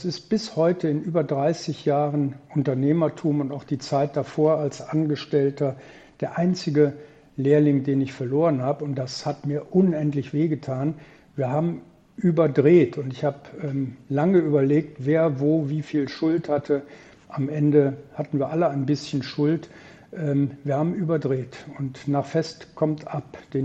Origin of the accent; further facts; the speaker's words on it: Düsseldorf, North Rhine-Westphalia, Germany; ich bin Düsseldorfer, ich bin Vater von zwei wunderbaren Kindern, ich bin Großvater von drei wunderbaren Enkelkindern